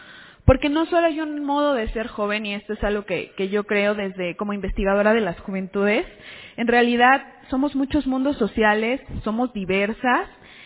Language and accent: Spanish; Tlacomulco, Mexico; yo soy originaria de Tlacomulco y pues en ese entonces tenía como que entre 6, 10 años y se me hacía lejísimos la Ciudad de México